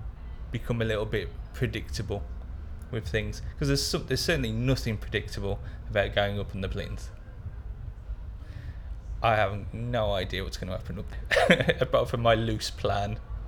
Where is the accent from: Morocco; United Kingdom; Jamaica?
United Kingdom; Dudley, West Midlands; now in North East England, United Kingdom; I'm 39 years old, and I come from the North East, but originally I come from a place called Dudley in the West Midlands.